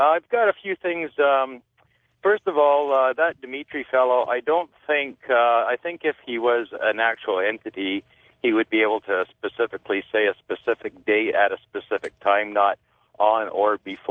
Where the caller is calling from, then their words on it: Vancouver, British Columbia, Canada; Vancouver, British Columbia.